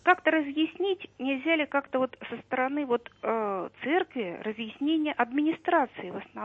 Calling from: Moscow, Russia

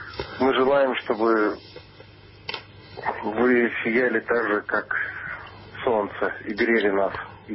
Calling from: Florida, United States; да, и я звоню из Америки.

